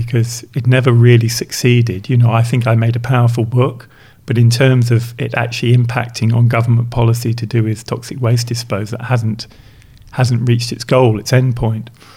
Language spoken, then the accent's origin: English; London, United Kingdom; born there; now in Glasgow, United Kingdom; I was born in London at the time of the New York Times commission. I was living in Glasgow, so I've been living in Glasgow for 10 years